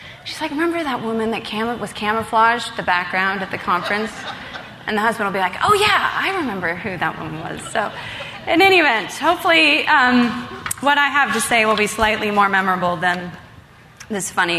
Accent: Eugene, Oregon, United States; But I grew up in Oregon, one of the most liberal states, in fact, probably the most liberal state in the United States. And I will say, it was Eugene, Oregon, actually

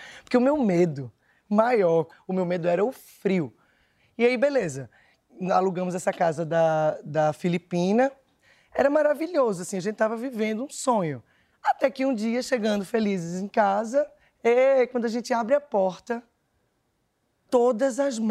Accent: Recife, Pernambuco, Brazil; Recife, eu sou de Recife, eu morava em Recife.

